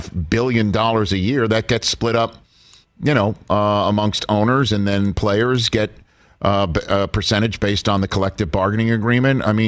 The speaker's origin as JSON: {"language": "English", "town": "New York City", "region": "New York", "country": "United States", "tie": "born or raised there", "said": "Growing up in New York City, there was a guarantee with George M. Steinbrenner III being the owner of the New York Yankees"}